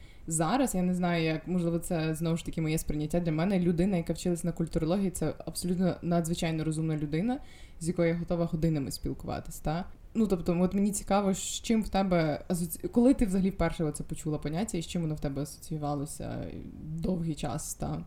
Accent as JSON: {"language": "Ukrainian", "region": "Galicia", "country": "Ukraine", "said": "А в мене ж культура, якщо ми не беремо якусь конотацію мистецьку, а я з Галичини, так?"}